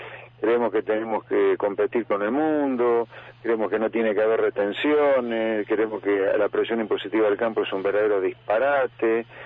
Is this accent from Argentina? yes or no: yes; Pergamino, Buenos Aires Province, Argentina; born there; y ni hablar en Pergamino, el lugar donde yo nací, que quiero tanto